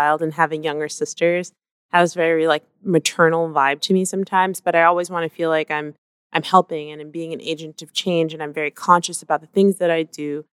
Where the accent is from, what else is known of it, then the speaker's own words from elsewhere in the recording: United States; Like I'm, you know, American by birth. I'm African American. I have no connection to any other country other than this one.